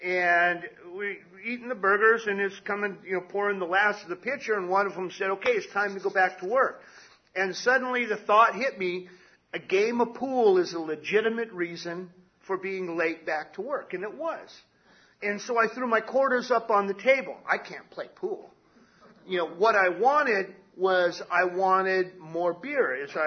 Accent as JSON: {"language": "English", "town": "Palm Springs", "region": "California", "country": "United States", "tie": "born or raised there", "said": "I grew up in Palm Springs."}